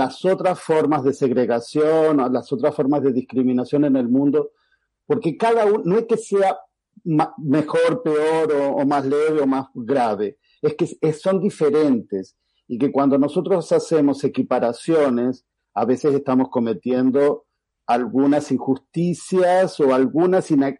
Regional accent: Argentina; para analizar nuestro propio racismo como argentino.

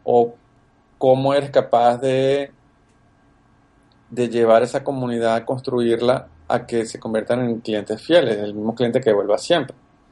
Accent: Caracas, Capital District, Venezuela; also born or lived in Medellín, Colombia / Bogotá, Colombia; now in United States; Soy un colombo venezolano, nací en Medellín, me crié en Caracas, luego viví 8 años en Bogotá, ahora vivo en Estados Unidos.

